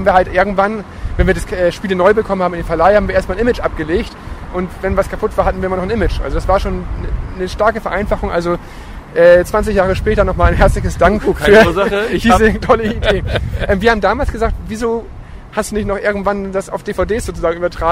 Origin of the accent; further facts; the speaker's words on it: Hamburg, Germany; Man muss ja übersetzen, wir sind ja aus Hamburg.